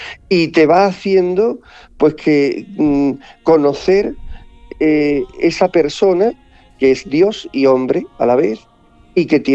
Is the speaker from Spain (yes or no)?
yes; Málaga, Andalusia, Spain; yo llevo 23 años de sacerdote y en el mundo cofrade en mi ciudad natal, en Málaga, empecé con 7 años